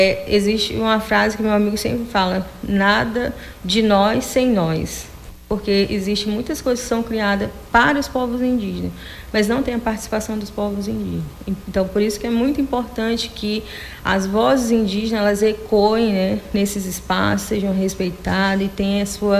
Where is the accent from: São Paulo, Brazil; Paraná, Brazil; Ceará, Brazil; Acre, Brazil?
Acre, Brazil; Rio Branco; Eu nasci em Rio Branco e morei na aldeia, no Mamuadate, que é a terra indígena do meu povo, até os 4 anos de idade. E depois eu saí, que minha avó adoeceu, a gente veio morar em Rio Branco.